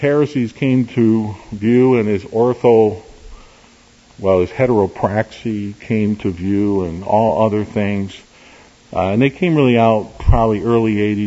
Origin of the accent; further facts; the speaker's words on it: Chicago, Illinois, United States; also born or lived in Hammond, Indiana; Now, as a younger man, I grew up near Hammond, Indiana. I grew up in Chicago on the south side with Saved Market Manor Baptist Church, the city church at 60th in California.